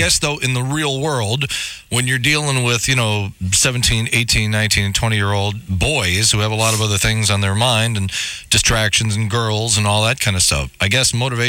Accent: Chicago, Illinois, United States; Yeah, well, I grew up in Chicago.

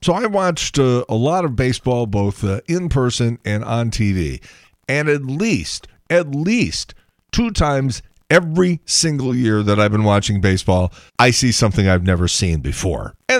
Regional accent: Chicago, Illinois, United States; I had the advantage of growing up in Chicago and having both the Cubs and the White Sox games on.

